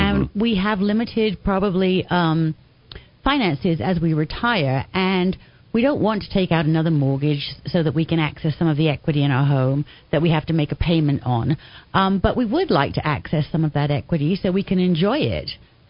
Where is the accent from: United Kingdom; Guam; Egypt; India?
United Kingdom; England; moved away as an adult; now in United States; I was born and raised in England, a little bit north of London, in a fairly rural area. At the age of 21, I came across to the States on vacation and ended up staying here. I lived in Santa Barbara.